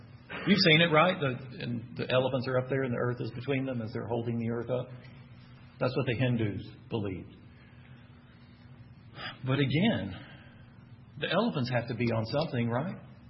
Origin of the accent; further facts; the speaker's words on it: Texas, United States; accent: Texan; I know that's not my Texan accent coming out.